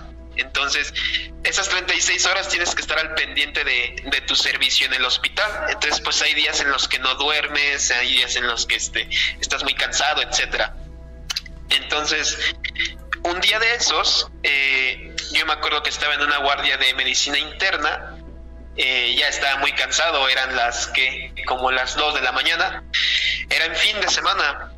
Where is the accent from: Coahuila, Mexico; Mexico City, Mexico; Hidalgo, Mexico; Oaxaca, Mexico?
Mexico City, Mexico; Yo soy de Ciudad de México, en Tlalpan, pero ahorita estoy trabajando en Tejupilco, aquí en el Estado de México.